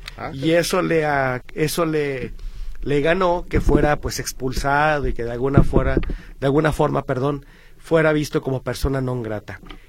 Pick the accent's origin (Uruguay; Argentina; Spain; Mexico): Mexico; ya estamos cumpliendo como mexicanos.